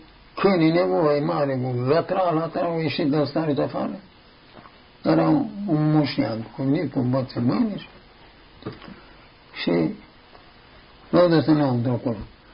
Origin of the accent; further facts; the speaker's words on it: Dorohoi, Botoșani County, Romania; că eu sunt din Dorohoi, de sus.